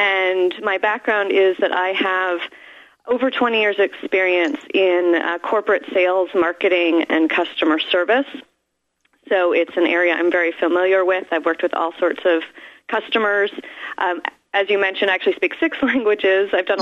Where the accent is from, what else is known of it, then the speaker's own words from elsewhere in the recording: New York City, New York, United States; I was a city girl, born and raised in New York City